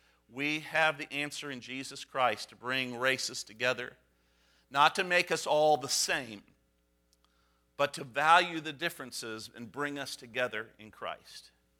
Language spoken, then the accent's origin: English; Midwest, United States; Because we're not really Yankees. We're not from the North. We're from the Midwest. So we are softened Yankees, okay? And I consider myself a recovering Yankee.